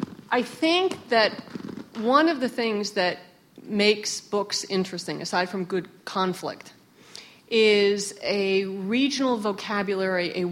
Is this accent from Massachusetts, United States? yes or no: yes; Boston, Massachusetts, United States; also born or lived in New York; Well, I'm from Boston and New York, and I married a Southern gentleman.